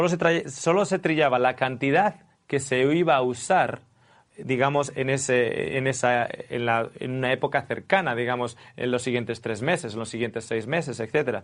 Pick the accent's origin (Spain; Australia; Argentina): Australia; Claro, yo vengo de Australia, uno de los grandes exportadores de trigo.